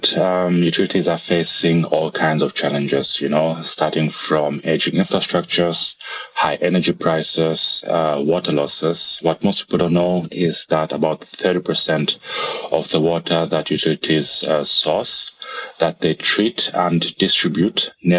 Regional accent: Zambia; I come from Zambia, as already mentioned, where water is scarce.

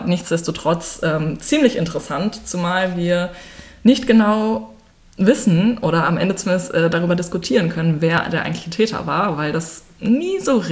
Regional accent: Münster, North Rhine-Westphalia, Germany; Wir kommen beide aus Münster.

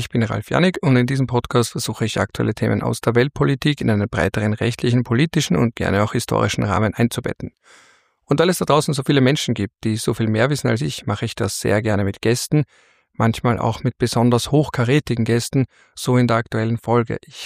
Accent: Austria; als Österreicher

